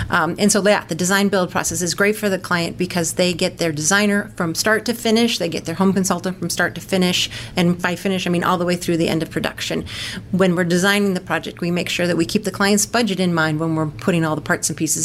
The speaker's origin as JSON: {"language": "English", "region": "Oregon", "country": "United States", "tie": "born or raised there", "moved": "as an adult", "said": "I grew up in the Pacific Northwest, so Oregon. That is the state that's above California."}